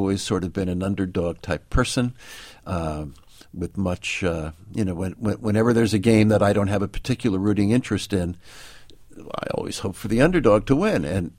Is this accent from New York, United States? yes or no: yes; Manhattan, New York, United States; In Manhattan, correct.